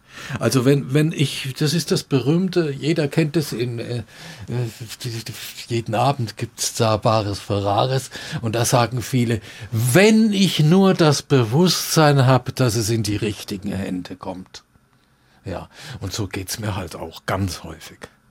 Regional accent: Würzburg, Bavaria, Germany; Ja, ich bin Würzburger

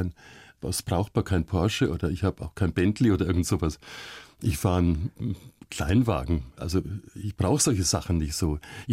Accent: Munich, Bavaria, Germany; In München, ja.

